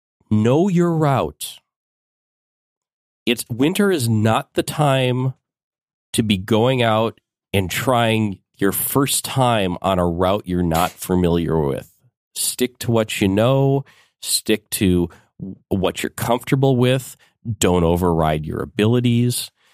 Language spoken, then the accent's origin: English; Minnesota, United States; Look, I'm not proud of this, but I grew up in Minnesota, and I have ridden through a couple snowstorms before.